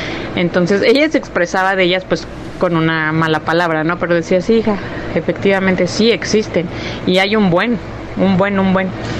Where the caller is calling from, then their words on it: Chicoloapan, State of Mexico, Mexico; de Chicoloapan